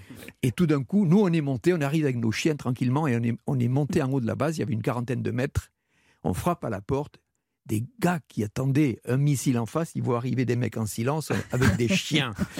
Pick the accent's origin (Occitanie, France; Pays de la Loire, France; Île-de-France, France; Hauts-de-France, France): Occitanie, France; Vielmur; je suis né à Vielmur dans le Tarn, village tout petit, et derrière chez moi il y avait les champs.